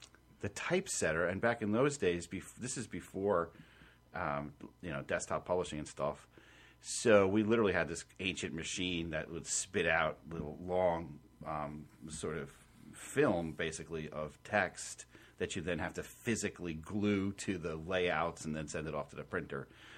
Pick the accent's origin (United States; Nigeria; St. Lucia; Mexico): United States; New York; I always thought it would be really cool to be an editorial writer for my hometown Newsday on Long Island